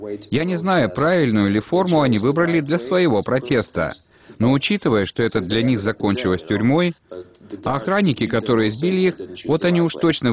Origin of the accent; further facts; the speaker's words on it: Slovenia; Russian is a second language; Мы росли с этим в Словении, вы знаете.